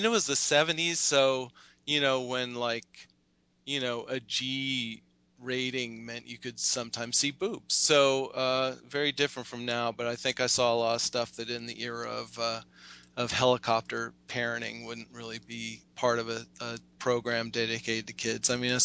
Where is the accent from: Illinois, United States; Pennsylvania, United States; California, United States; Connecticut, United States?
California, United States; Berkeley; Growing up in Berkeley, there were kidney matinees at the UC Theater in Berkeley